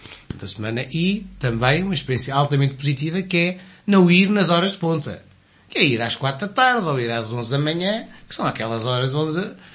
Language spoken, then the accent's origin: Portuguese; Costa Nova, Aveiro, Portugal; mas sou da Costa Nova, daquela zona.